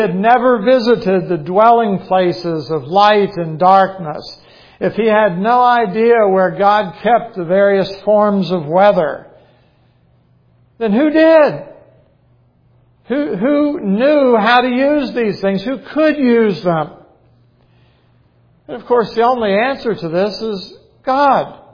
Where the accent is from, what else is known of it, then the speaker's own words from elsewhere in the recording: Maryland, United States; also born or lived in Ohio; When growing up in the East Coast in Maryland and then pastoring in Ohio, we saw a lot of snow.